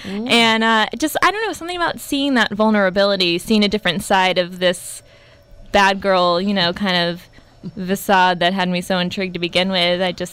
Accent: Texas, United States; moved away as an adult; But my mom is from the area originally, though I grew up in Texas, and so my whole life we came up here visiting her side of the family, and I told them when I turn 18, I'm moving to California

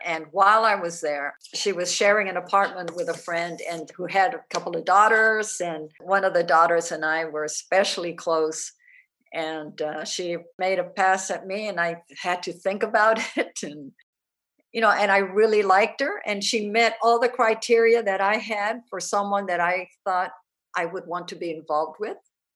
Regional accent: Texas, United States; first language Spanish; English is a second language; No, we couldn't speak English in my home because the schools in Texas wouldn't let us speak Spanish.

